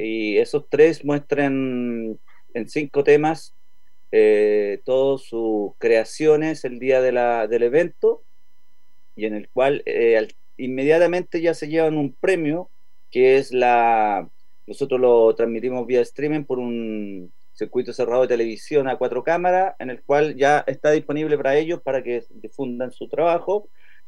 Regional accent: Puente Alto, Santiago Metropolitan, Chile; Yo trabajaba acá en el centro, yo soy de Puente Alto, en el centro bibliotecario de Puente Alto

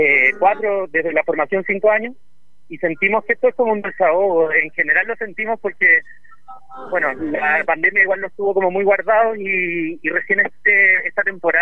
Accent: Temuco, Araucanía, Chile; Somos muchos del sur igual, somos de Temuco

